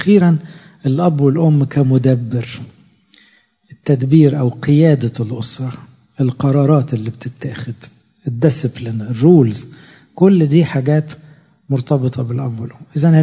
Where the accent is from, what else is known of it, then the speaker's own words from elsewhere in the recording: Egypt; ممكن الناس تقول أبانا الذي على السلم عندنا في مصر أو في العربية